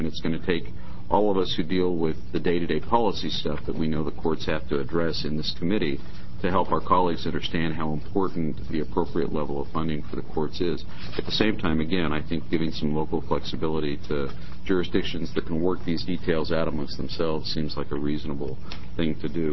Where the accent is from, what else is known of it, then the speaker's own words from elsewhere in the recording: Bend, Oregon, United States; Well, I could arm wrestle you for it being born and raised in the Bend city limits, boy